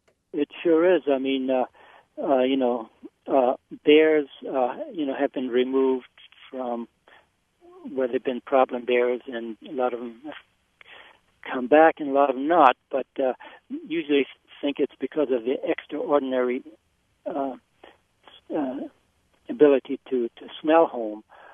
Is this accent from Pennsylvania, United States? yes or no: no; Maine, United States; I grew up here in Maine in the woods. I was at home in the woods, and I went to school here, and I have friends here